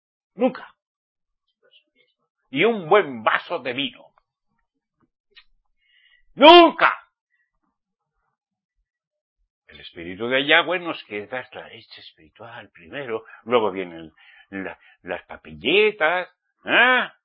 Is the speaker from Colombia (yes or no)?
no; Pamplona, Navarre, Spain; moved away; Pero clamo para que mi tierra Pamplona, Navarra, sea salva. ¿Qué les parece? Él me sacó de allí, es mi Egipto.